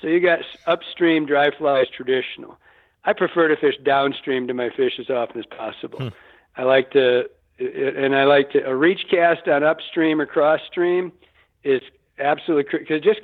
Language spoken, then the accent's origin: English; Michigan, United States; growing up in Michigan, we don't have these giant rivers, right?